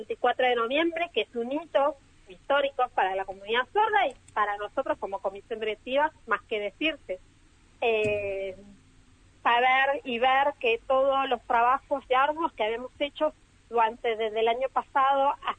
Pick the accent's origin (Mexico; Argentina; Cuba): Argentina; Entre Ríos; now in La Plata, Argentina; Yo soy de Entre Ríos, pero vivo en La Plata.